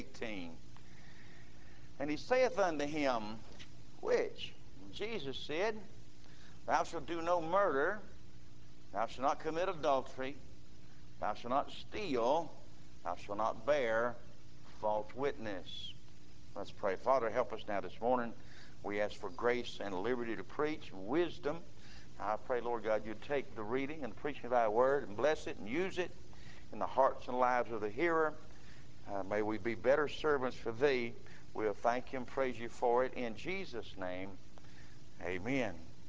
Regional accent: United States; Now, I'm American and I'm free.

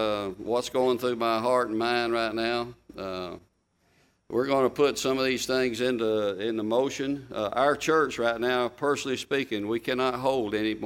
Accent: United States; And we're American. We're pro-American. We love Canada.

